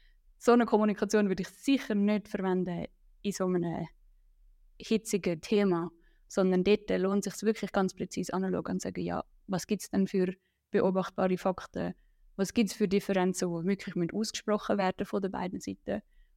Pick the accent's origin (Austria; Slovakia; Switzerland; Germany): Switzerland; Unwort für mich als Schweizerin zum Aussprechen.